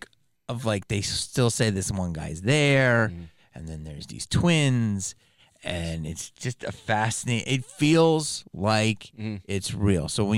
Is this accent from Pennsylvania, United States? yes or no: yes; Philadelphia, Pennsylvania, United States; You know I'm from Philly.